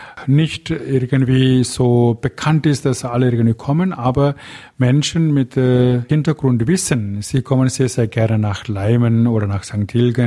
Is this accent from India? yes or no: yes; India; German is a second language; moved away as an adult; now in Germany; ich komme aus Indien, ich bin ein Tamile und ich bin viele Jahre bei den Steilmissionaren gewesen.